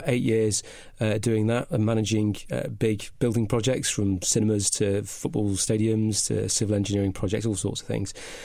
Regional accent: North West England, United Kingdom; accent: northern; I started off life in Cheshire, actually. That's where my mum and dad are from, so slight northern twang on my accent. But I've been migrating south ever since.

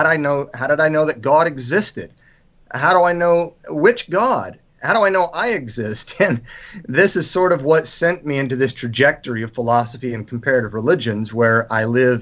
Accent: Utah, United States; I grew up in Utah, grew up in Mormonism as a sixth, or I'm finding now possibly seventh generation Mormon.

